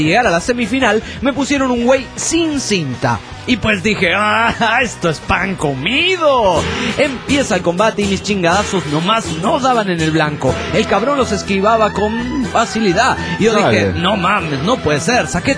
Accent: Delicias, Chihuahua, Mexico; now in Ciudad Juárez, Mexico; Pero soy de Delicias, Chihuahua.

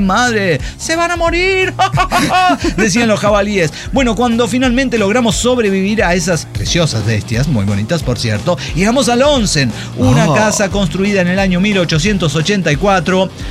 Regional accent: Sonora, Mexico; Miren que yo soy de Sonora

